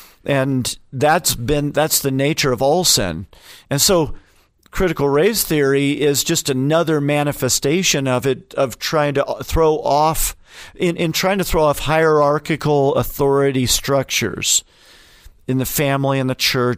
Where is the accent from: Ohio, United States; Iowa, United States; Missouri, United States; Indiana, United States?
Indiana, United States; Terre Haute; And Terre Haute, Indiana, where I grew up, wouldn't be much better than that.